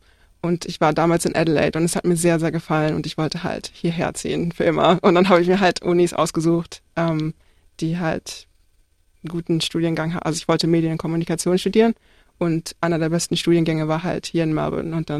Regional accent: Hamburg, Germany; als ich aufgewachsen bin in Hamburg

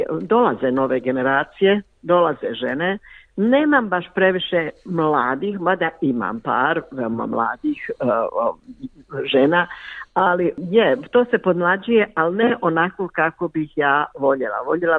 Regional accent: Bosnia & Herzegovina; moved away; kao što sam došla ja iz Bosne i Hercegovine, iz rata

